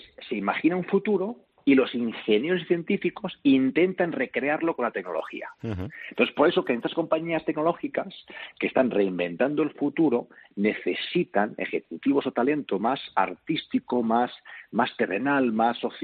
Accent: Spain; ya como español, como de país

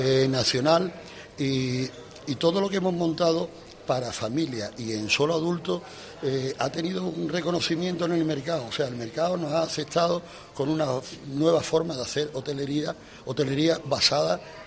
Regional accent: Seville, Andalusia, Spain; now in Matalascañas, Spain; aunque soy de Sevilla, pero llevo toda la vida aquí. Aquí se han criado mis hijos.

